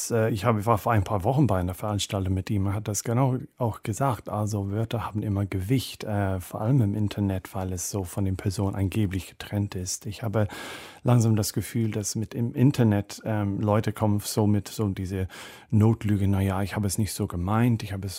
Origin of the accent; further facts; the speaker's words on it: Ireland; German is a second language; now in Berlin, Germany; Ja, als Ire, meine zarte irische Haut braucht eigentlich Faktor 30.